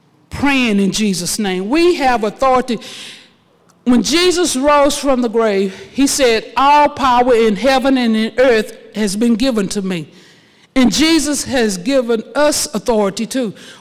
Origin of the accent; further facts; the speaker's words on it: St. Augustine, Texas, United States; I'm from St. Augustine, so, you know, we talk about Fisna and y'all and stuff, so, you know, you might need a translation.